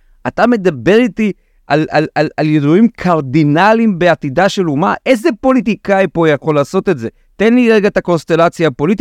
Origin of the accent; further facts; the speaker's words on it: Romania; אני בא מאחת מהאזות, רומניה, עשירה, יפה, אנשים זה, במרכז אירופה